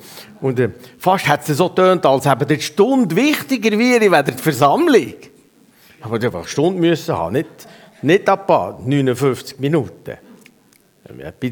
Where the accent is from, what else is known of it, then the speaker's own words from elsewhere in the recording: Switzerland; Wir sind Schweizer Bürger, aber wir sind auch Himmelsbürger.